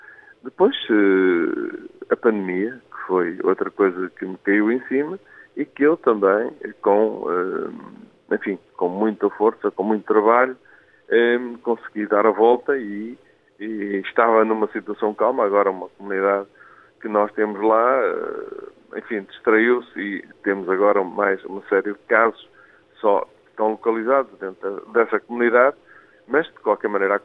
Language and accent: Portuguese; Viseu, Portugal; eu cheguei a Coimbra, um puto com 18 anos, e logo, eu não conhecia ninguém, vinha de Viseu, porque estudei em Viseu